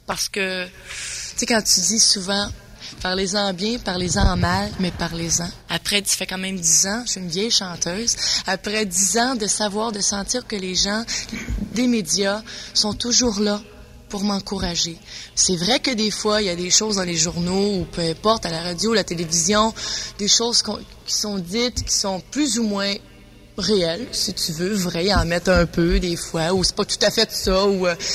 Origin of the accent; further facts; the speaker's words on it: Quebec, Canada; je suis québécois, ça me fait plaisir de vous rencontrer.